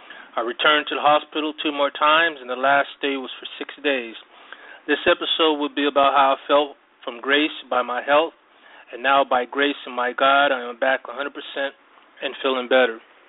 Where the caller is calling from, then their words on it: Las Vegas, Nevada, United States; I'm live from Las Vegas, Sin City, and I'm glad to be back on the radio.